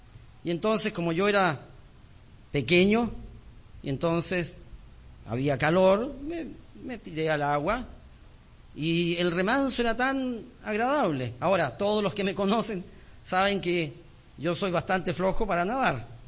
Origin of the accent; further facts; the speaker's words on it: Osorno, Los Lagos, Chile; Aquí yo nací en Osorno, me eduqué en Osorno, crecí en Osorno